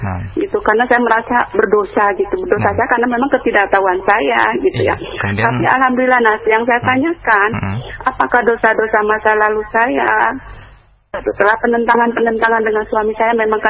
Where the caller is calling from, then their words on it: Bogor, West Java, Indonesia; Saya dari Bogor.